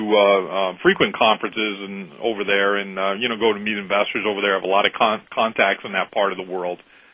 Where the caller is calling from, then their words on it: Florida, United States; We're in South Florida, as a matter of fact.